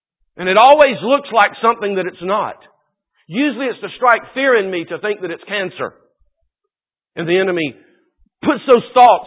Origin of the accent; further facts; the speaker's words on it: Georgia, United States; moved away as an adult; When we lived in Georgia, you know, I grew up in Georgia, lived there until we moved here 14 years ago.